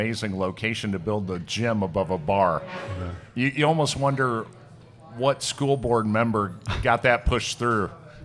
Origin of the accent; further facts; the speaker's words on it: Elkhart, Indiana, United States; I grew up in Elkhart, Indiana. And Elkhart famously only had one high school for many years.